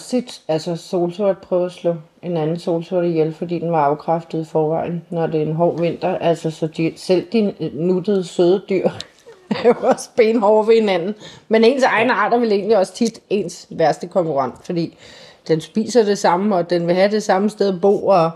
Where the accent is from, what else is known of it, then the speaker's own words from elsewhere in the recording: Capital Region of Denmark, Denmark; nu kommer jeg jo fra Bornholm